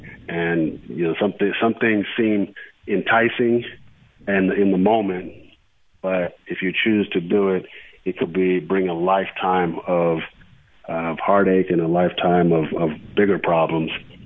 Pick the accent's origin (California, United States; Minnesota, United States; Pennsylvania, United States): California, United States; Compton; when I go back to, my childhood and growing up, in Compton and in the L.A. area, I lived in the housing projects that was, probably one of the roughest projects that, that in North America.